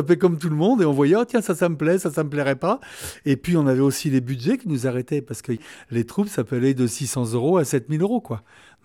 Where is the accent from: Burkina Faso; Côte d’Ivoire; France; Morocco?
France; West; Nous, on vient de l'ouest de la France, on a un côté festif et du nord